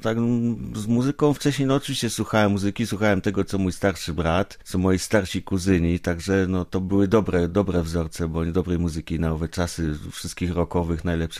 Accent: Bydgoszcz, Kuyavian-Pomeranian Voivodeship, Poland; No ja się zgadzam, bo też pochodzę z Bydgoszczy.

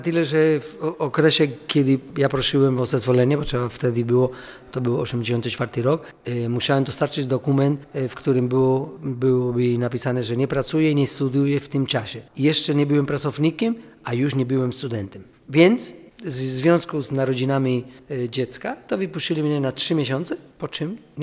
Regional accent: Cuba; Polish is a second language; now in Poland; że wiem skąd pochodzę, kim jestem i to się potwierdziło przy powrocie po 30 latach, że jednak jestem Kubańczykiem.

